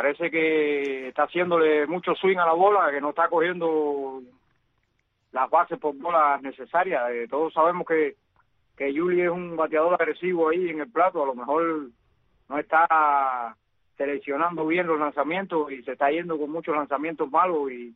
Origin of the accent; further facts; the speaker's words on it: Cuba; como todo cubano que somos, queremos ver brillar a los cubanos ahí en las mayores.